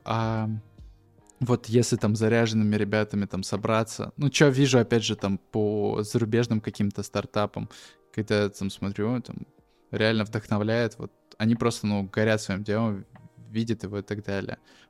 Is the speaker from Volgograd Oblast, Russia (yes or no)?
yes; Volgograd, Volgograd Oblast, Russia; я из Волгограда